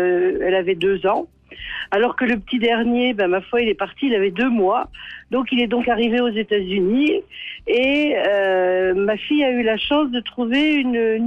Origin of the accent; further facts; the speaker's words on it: France; now in United States; en tant que bonne française